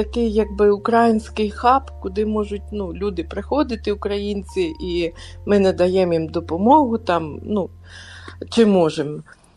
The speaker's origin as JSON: {"language": "Ukrainian", "region": "Western Ukraine", "country": "Ukraine", "tie": "born there", "said": "Я народилася на Західній Україні, потім в Західній Україні, як це правильно зараз говорити, але я, розумієте, з того покоління Радянського Союзу, коли було модно говорити по-русски, знаєте."}